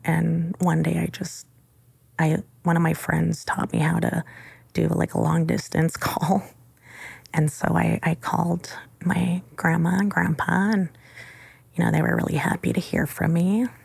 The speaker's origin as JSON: {"language": "English", "town": "Saddle Lake", "region": "Alberta", "country": "Canada", "tie": "born or raised there", "said": "You know, I growing up in Sad Lake, a population of, you know, 10,000 people"}